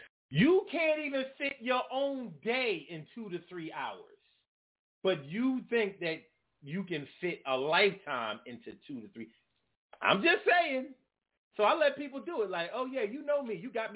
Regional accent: Philadelphia, Pennsylvania, United States; I grew up around Gerard and Carlisle. And if any of y'all from Philly know about Gerard and Carlisle, you know about the Carlisle Hotel.

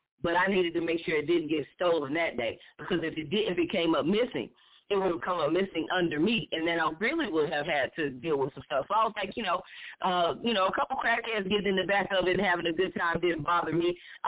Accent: Fort Worth, Texas, United States; I'm from Fort Worth. I know the area very well.

